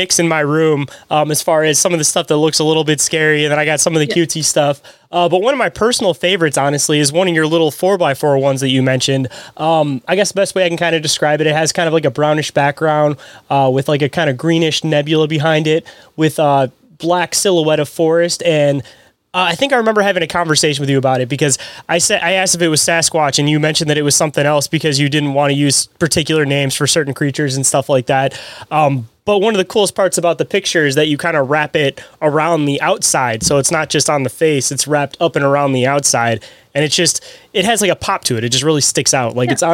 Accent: Michigan, United States; because I'm from Michigan. I drove all the way out to Pennsylvania

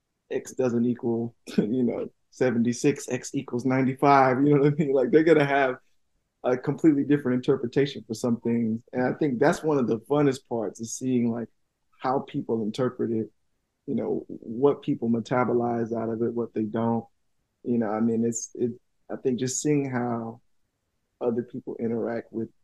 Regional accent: Tuskegee, Alabama, United States; I mean, I'm from Tuskegee

